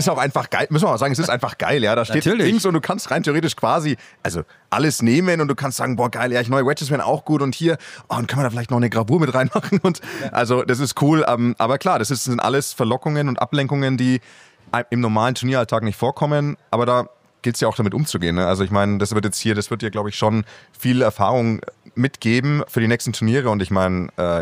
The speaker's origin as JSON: {"language": "German", "region": "Bavaria", "country": "Germany", "tie": "born or raised there", "said": "ich bin aus Bayern, ich bin mit dem Turnier groß geworden"}